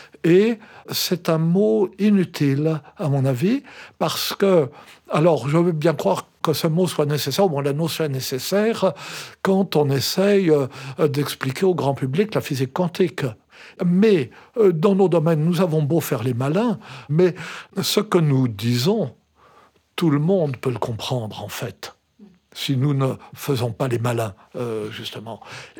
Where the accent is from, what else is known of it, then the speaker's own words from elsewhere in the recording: Lyon, Auvergne-Rhône-Alpes, France; Et j'ai passé toute mon enfance à Lyon.